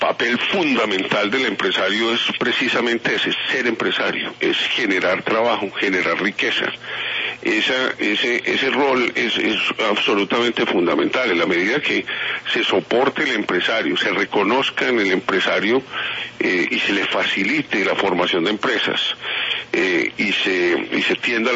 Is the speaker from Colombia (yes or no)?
yes; Colombia; como colombianos debemos rodear la institucionalidad